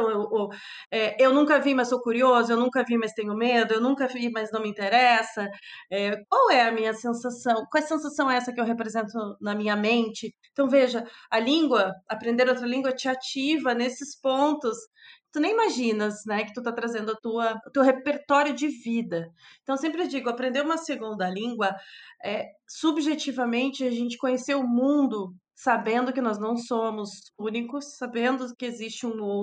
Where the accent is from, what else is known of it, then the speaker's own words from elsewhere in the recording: Porto Alegre, Rio Grande do Sul, Brazil; eu sou de Porto Alegre, antes que todo mundo pergunte de onde vem o meu sotaque engraçado.